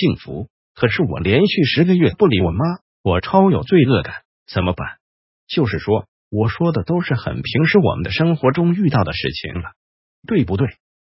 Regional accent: Taiwan; 那我们台湾人基本上就是不敢

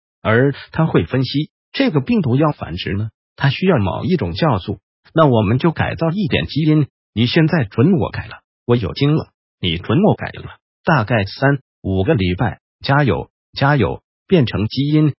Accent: Taiwan; 我们台湾人公婆疼孙子，就是粉光参味大的孩子多，所以看得到多。因为我们台湾都说粉光参好

